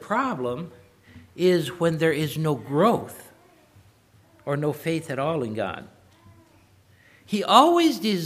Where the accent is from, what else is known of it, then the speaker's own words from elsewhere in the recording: Kentucky, United States; Reminds me of where I grew up there in Kentucky. About a 3/4 mile from our house, there was this sharp little hill.